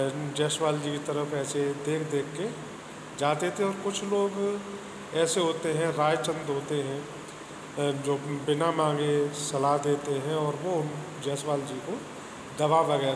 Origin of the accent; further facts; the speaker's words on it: Hathras, Uttar Pradesh, India; हाथरस से बिलोंग करता हूँ।